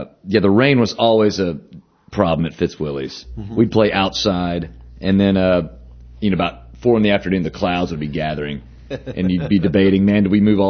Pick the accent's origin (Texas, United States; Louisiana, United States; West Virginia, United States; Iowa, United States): Texas, United States; Dallas; Where I grew up in Dallas, man, we ate at the New York Sub all the time.